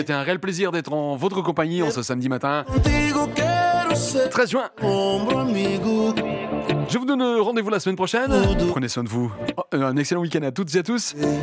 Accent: Vila Nova de Gaia, Porto, Portugal; born there; nasci no Hospital de Gaia.

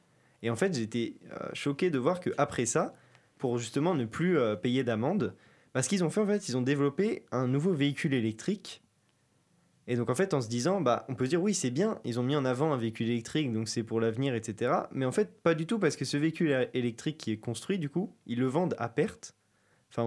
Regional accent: Lille, Hauts-de-France, France; moi personnellement j'ai grandi à Lille et donc j'ai eu accès à tous les transports en commun, tramway, bus, métro, etc.

